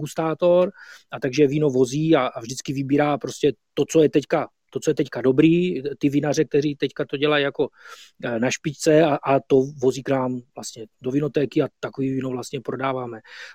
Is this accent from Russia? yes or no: no; Moravia, Czechia; Takže z Moravy a přesněji vlastně z jižní Moravy, takže ještě jih Moravy v podstatě v okrese Znojmo a to je okres vlastně, který sousedí s Rakouskem už.